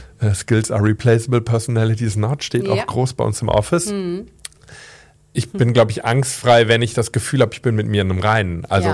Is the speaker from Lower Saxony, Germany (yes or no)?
no; Cologne, North Rhine-Westphalia, Germany; Nö, ich bin ja Kölner, das meine ich nicht.